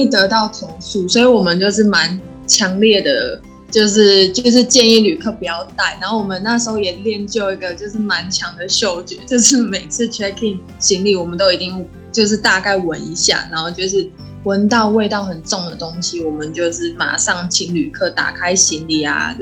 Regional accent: Taiwan; 有一部分是因为我们台湾人讲中文嘛，然后普遍台湾的英文也不错

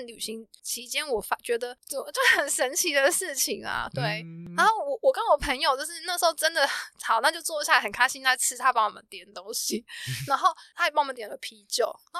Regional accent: Taiwan; 然后我们就说不是，我们是台湾人。

